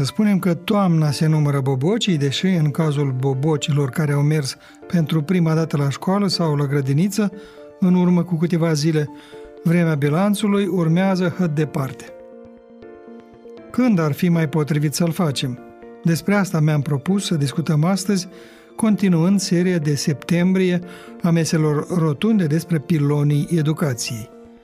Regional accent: Chișinău, Moldova; Acasă la noi, la Chișinău

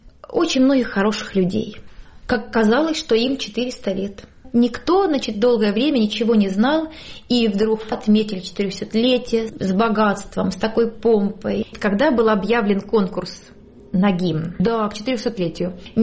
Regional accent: Penza, Penza Oblast, Russia; born or raised there

